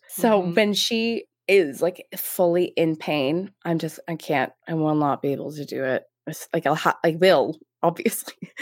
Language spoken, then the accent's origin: English; Canada; So we're Canadian. So 9.5 liters of ice cream. So for us, context, again, so we Canadians get our milk in bags.